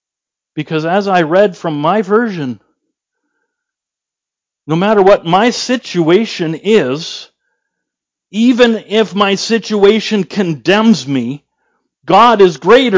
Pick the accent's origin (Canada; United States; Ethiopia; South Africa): Canada; because we are Canadian and we're reserved.